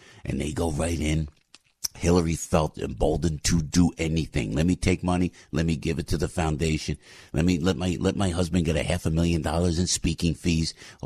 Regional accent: New Jersey, United States; I have to give my home state of New Jersey a big shout out

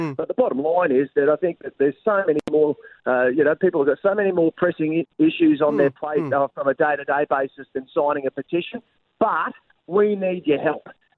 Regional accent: Hervey Bay, Queensland, Australia; I grew up in Hervey Bay, and that's why I'm pretty passionate about the campaign.

